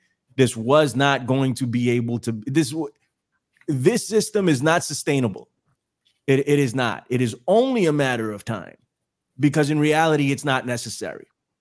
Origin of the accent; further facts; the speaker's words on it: United States; born there; I am American. I was born here. You know, my family's American.